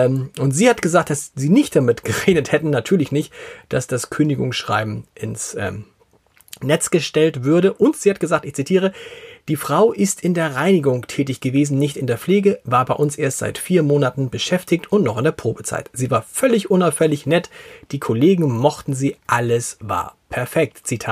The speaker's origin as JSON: {"language": "German", "region": "Hamburg", "country": "Germany", "said": "Und was Homeoffice betrifft, da sind wir Hamburger fast bundesweit Spitze."}